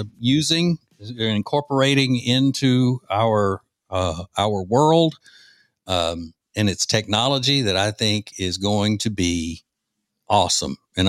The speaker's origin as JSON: {"language": "English", "region": "Louisiana", "country": "United States", "tie": "born or raised there", "said": "You know, the part of the state I'm from is not Cajun. You know, I'm from the central northern part of the state, and then South Louisiana is Cajun."}